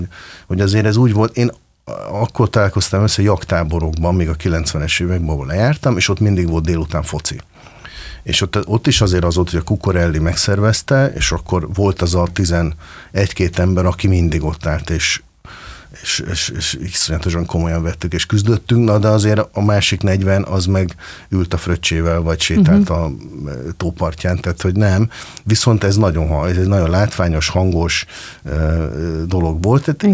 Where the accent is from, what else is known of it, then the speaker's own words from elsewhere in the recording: Budapest, Hungary; Árpád itt Pesti hídfőnél nőttem fel, úgynevezett dánházakban, ezek valójában panelházak, de nem úgy panel.